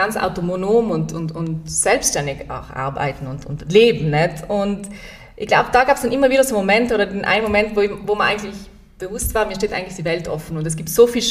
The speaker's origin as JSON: {"language": "German", "town": "Tramin", "region": "Trentino-Alto Adige", "country": "Italy", "tie": "born or raised there", "said": "Ja, ich muss sagen, ich bin am Weingut aufgewachsen. Also wir sind in Tramin und mein Schlafzimmer war wortwörtlich über unserem Barrique-Keller."}